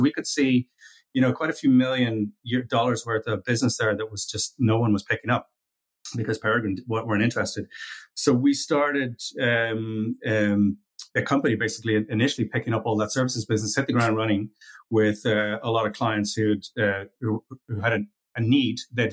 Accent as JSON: {"language": "English", "country": "Ireland", "tie": "born or raised there", "also_born_or_lived": "Malaysia", "said": "I was born in Malaysia and raised in Ireland."}